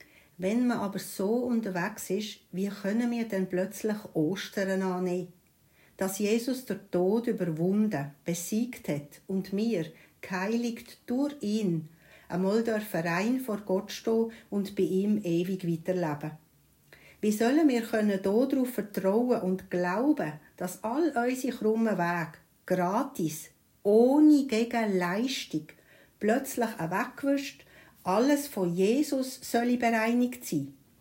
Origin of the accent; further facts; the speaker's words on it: Däniken, Solothurn, Switzerland; ich komme aus Däniken